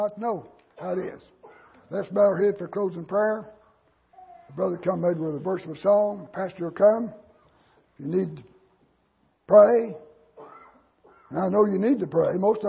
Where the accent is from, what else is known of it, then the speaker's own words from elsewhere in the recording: Alabama, United States; I was raised in North Alabama. They had summer revivals. Went 2 weeks.